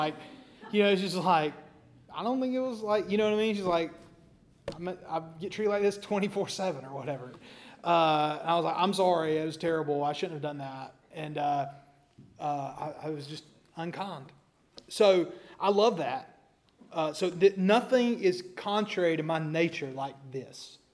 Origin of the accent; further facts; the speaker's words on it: Alabama, United States; and then I'm from the Scottish Highlands of America, the Appalachian foothills, Sand Mountain, right?